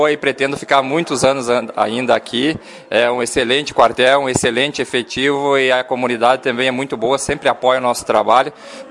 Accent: Santa Maria, Rio Grande do Sul, Brazil; also born or lived in Bagé / Porto Alegre; Eu sou natural de Santa Maria.

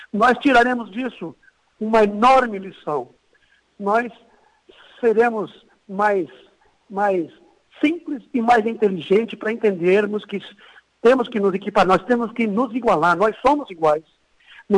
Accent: Lagoa Vermelha, Rio Grande do Sul, Brazil; A nossa Lagoa Vermelha, que para mim é uma cidade que eu trago correndo no sangue a vida inteira.

